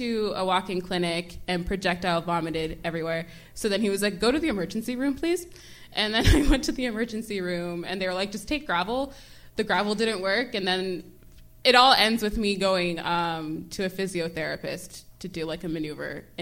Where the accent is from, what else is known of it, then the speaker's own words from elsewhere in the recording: Toronto, Ontario, Canada; I am from Toronto. I grew up sort of all around Toronto, except my family and I never went east for some reason, but started downtown, kind of Yonge and Charles area, then went to Little Jamaica or Eglinton, West of Marley